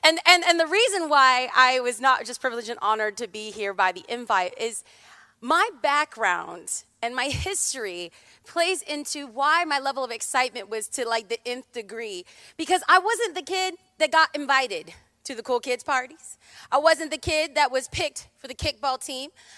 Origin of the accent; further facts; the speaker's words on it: California, United States; I hail from the Promised Land, a.k.a. California.